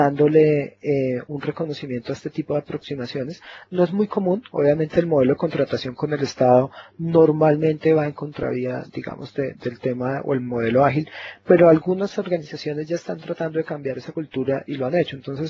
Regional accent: Colombia; Yo soy colombiano, acá en Colombia nosotros tenemos organizaciones bastante grandes

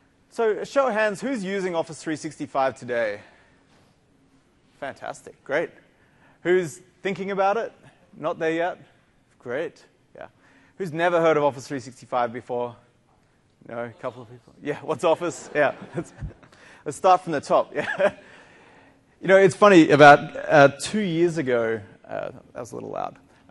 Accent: Australia; moved away as an adult; now in Seattle, United States; I guess from my accent, you can probably tell that I'm not from around here. I'm from the deep, deep south down in Australia. I moved to Seattle about 3 years ago, slowly getting used to the cold weather. It's a big change from Australia.

